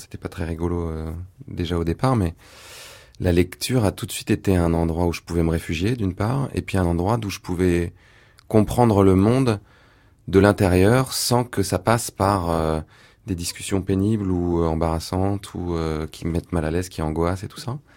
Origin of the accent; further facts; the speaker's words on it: Île-de-France, France; Bah, là où je suis né, dans les Yvelines, il y a beaucoup de forêts, beaucoup d'arbres. Et c'est vrai que j'ai vécu toujours au contact de ça